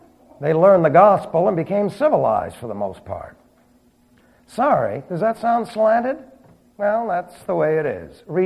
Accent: New York, United States; Remember, I was from New York. I was a damn Yankee.

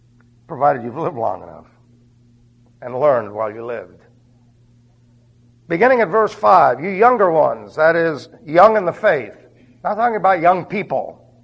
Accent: New York City, New York, United States; when I was growing up, I was raised in New York City, right?

